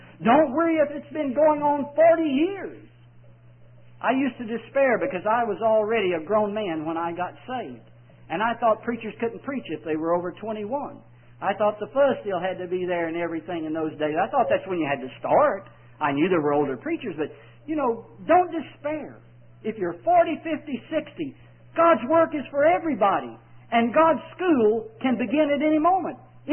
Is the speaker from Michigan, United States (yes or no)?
no; Texas, United States; I want to say little doggy because I'm from Texas